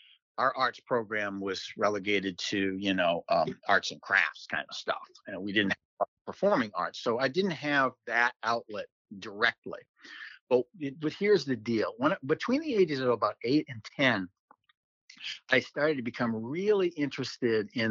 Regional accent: Bangor, Maine, United States; Sure. I was born and raised in the Bangor, Maine area. I was born in 1960, so I'm getting up there towards AARP status for sure.

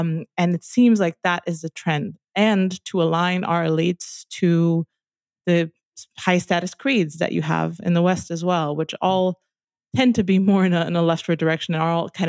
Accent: Romania; English is a second language; I come from Romania. We're a country that, you know, pretty much second world, and we're striving towards the first world.

